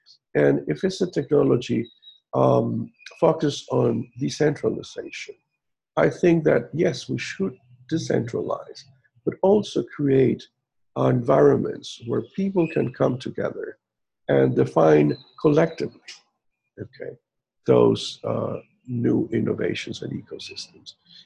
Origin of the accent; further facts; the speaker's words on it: Merida, Yucatán, Mexico; English is a second language; No, we've had them here in my hometown in Merida